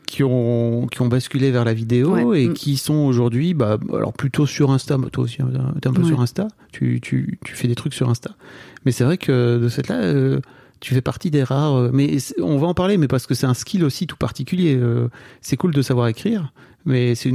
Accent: Hauts-de-France, France; Et moi, je viens du Nord. Donc, si tu veux, c'est pareil. Ouais. Sauf que toi, de ton côté, c'est la sidérurgie, tu vois. Et moi, c'est les mines et le textile. Quoi. Ouais. On vient de là-bas.

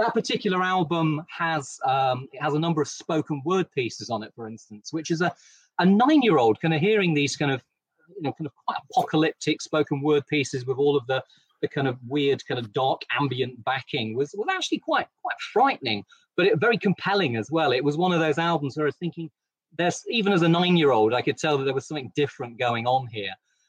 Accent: East Midlands, United Kingdom; I'm from the East Midlands, and so heavy metal is in my blood.

